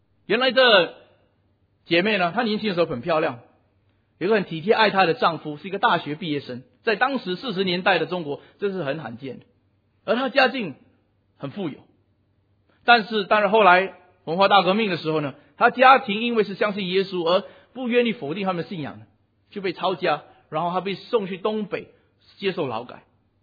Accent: Singapore; 其实我刚回来新加坡，现在还不到2年。特别我刚回来的时候，发现我们新加坡人很喜欢埋怨投诉

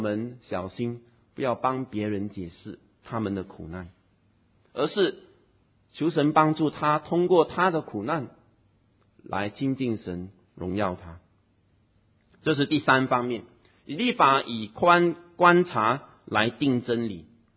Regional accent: Singapore; 小时候我当然了，我从小在这边长大了

